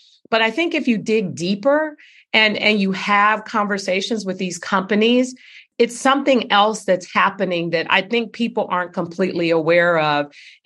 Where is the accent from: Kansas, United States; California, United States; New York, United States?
California, United States; San Francisco; What about the blue-collar workers or the people I grew up with in San Francisco?